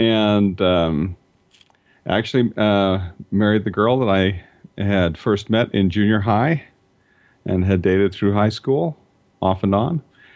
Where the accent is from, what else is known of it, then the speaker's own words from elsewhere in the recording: Salt Lake City, Utah, United States; born there; I was born actually in Salt Lake City back in 1955.